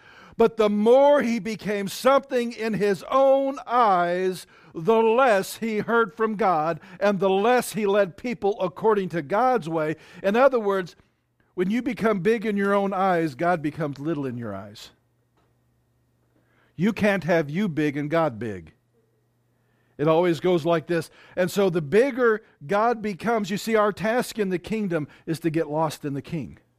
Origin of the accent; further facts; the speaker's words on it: St. Louis, Missouri, United States; when I was raised in St. Louis, there was a very up-and-coming Baptist church that I was a part of for a time.